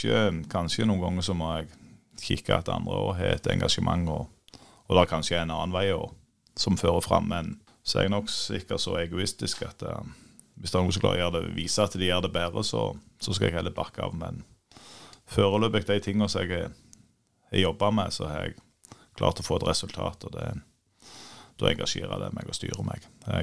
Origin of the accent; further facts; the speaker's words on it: Nærbø, Rogaland, Norway; Jeg kommer fra Lode på Nærbø.